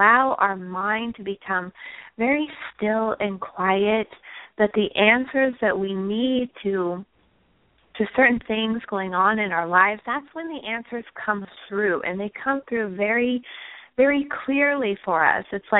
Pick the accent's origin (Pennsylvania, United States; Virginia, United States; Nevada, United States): Nevada, United States; By the way, I'm from Nevada